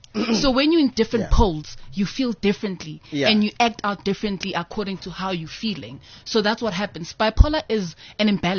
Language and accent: English; Soweto, Gauteng, South Africa; now in Pretoria, South Africa; You know, I was born and bred in Soweto.